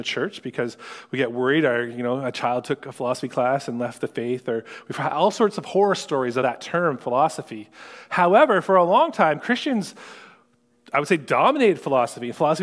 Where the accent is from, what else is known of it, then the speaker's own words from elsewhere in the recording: Sarnia, Ontario, Canada; I grew up in Sarnia, so I've seen some fights before.